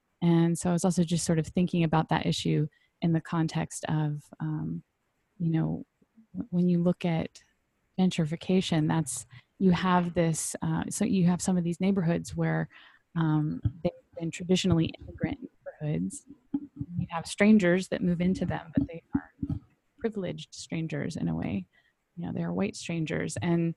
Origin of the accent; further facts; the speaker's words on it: Southern US, United States; I mean, growing up in the South, you know, you think that we are the, you know, the people who invite folks into our homes and feed them, you know, chicken and tea.